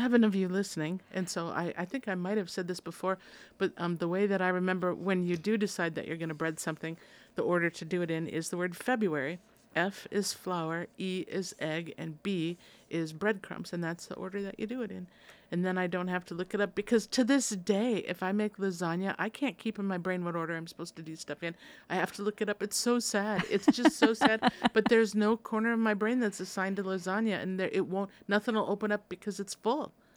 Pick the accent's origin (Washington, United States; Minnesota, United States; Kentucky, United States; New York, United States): Minnesota, United States; You know, I'm from Minnesota, and it always surprises me.